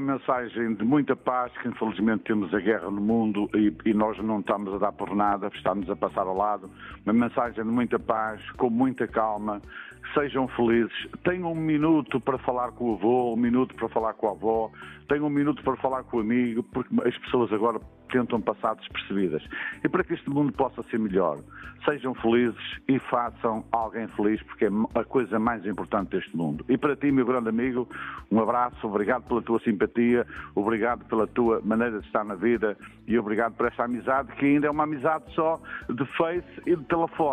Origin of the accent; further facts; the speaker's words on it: Ponte de Lima, Viana do Castelo, Portugal; tive a sorte de poder nascer na vila de Ponte Lima, sou natural de Ponte Lima